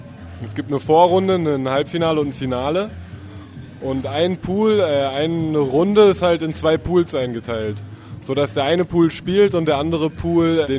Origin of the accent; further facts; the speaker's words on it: Berlin, Germany; Ich komme aus Berlin, ja.